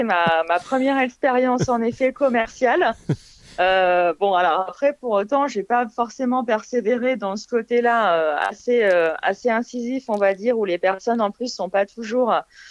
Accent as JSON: {"language": "French", "town": "Grenoble", "region": "Auvergne-Rhône-Alpes", "country": "France", "lives_now": "Lyon, France", "said": "Alors déjà, je suis originaire de Grenoble."}